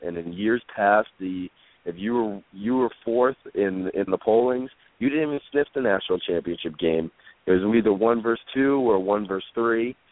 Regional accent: New England, United States; Well, yep. I'm from New England through and through.

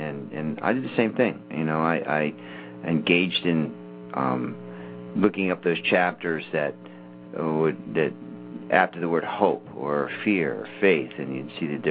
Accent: Ireland; I'm Irish.

